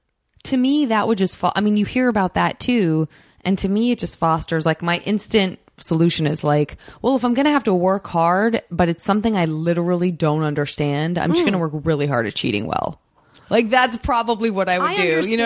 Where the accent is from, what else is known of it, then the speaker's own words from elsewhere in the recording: Tucson, Arizona, United States; From Tucson, Arizona.